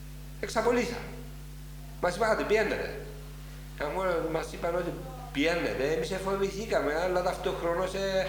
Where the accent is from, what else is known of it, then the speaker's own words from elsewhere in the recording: Cyprus; moved away; Το μόνο που θυμάμαι που με παραπονεί λίγο είναι ο τρόπος που έφυγα από την Κύπρο.